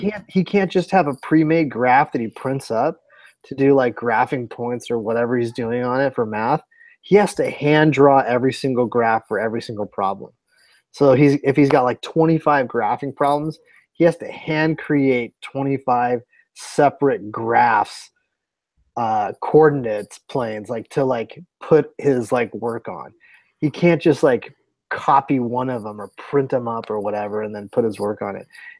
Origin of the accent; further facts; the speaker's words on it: Cleveland, Ohio, United States; I'm from Cleveland.